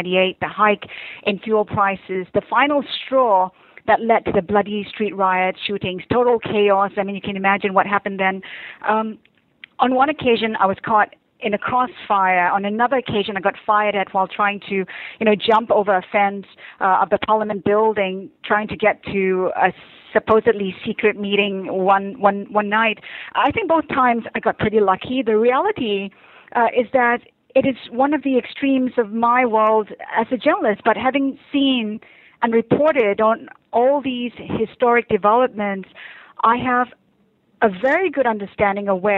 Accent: Singapore; I'm an Asian, I'm a Singaporean, I'm a Malay.

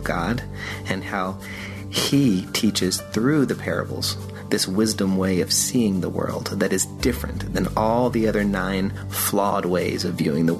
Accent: Richmond, Virginia, United States; I'm from Richmond, Virginia.

